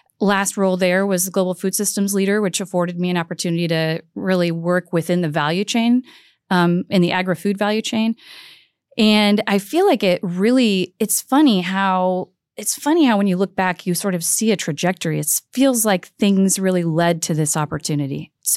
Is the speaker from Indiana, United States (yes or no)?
yes; Fort Wayne, Indiana, United States; So a little bit of my background, I grew up in Fort Wayne.